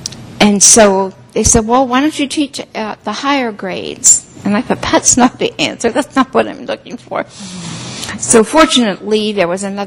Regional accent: Pennsylvania, United States; You might be able to identify that with a little bit being from up in this area. I was from Pennsylvania, and I'd never heard the word born again or saved until I was 30 years old.

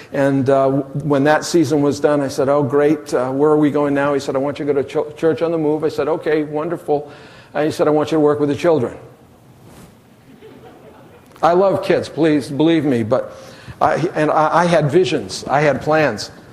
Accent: Maine, United States; I said, okay, God, I understand. I will come to Maine. I will pastor, even though it's in my hometown.

